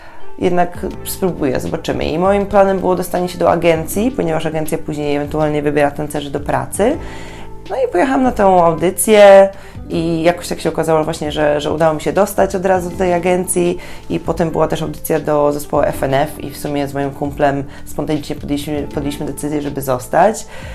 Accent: Wrocław, Lower Silesian Voivodeship, Poland; Pochodzę z Wrocławia.

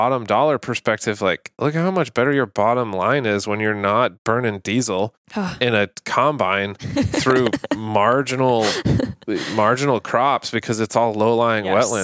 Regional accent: Northeast, United States; I grew up in the Northeast, so not a lot of publicly accessible land.

